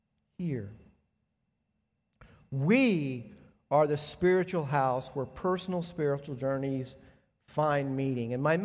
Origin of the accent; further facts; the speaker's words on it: Atlanta, Georgia, United States; I grew up in the South, grew up in Atlanta, Southern Baptist area